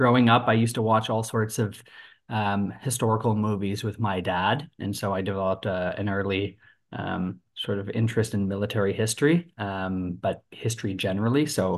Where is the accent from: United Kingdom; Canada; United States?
Canada; Ottawa, Ontario; also born or lived in Moncton, Canada; So I was born in Moncton, New Brunswick. My parents lived in Shediac at the time, which is a small city outside of Moncton. But we moved to Ottawa when I was quite young